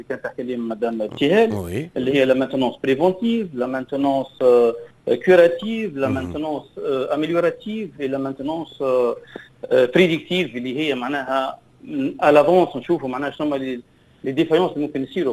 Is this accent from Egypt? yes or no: no; Tunisia; باش نجم نعلم التكنيسيان اللي عندنا في تونس.